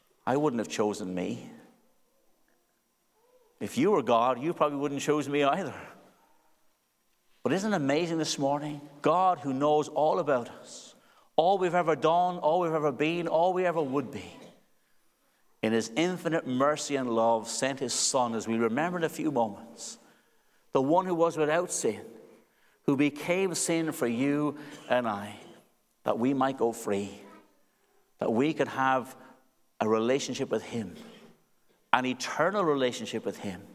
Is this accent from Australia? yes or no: no; Dublin, Leinster, Ireland; also born or lived in Cork, Ireland; now in Northern Ireland, United Kingdom; I'm from Dublin originally. The accident may have given that away. My wife's from Belfast. We've got four children, three adult children now. And we live in Marilyn, the metropolis of Marilyn, somewhere between Lurgan and Moira.